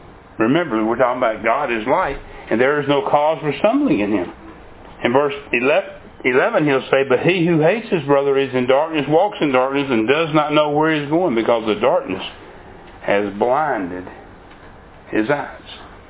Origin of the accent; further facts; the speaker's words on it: Mississippi, United States; we're from Mississippi, and she always wanted to go back to Mississippi.